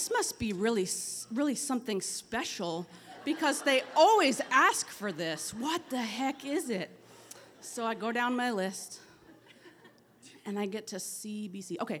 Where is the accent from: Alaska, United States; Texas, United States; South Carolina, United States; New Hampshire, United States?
Alaska, United States; Dillingham; So I grew up in Dillingham, small town in Southwest Alaska.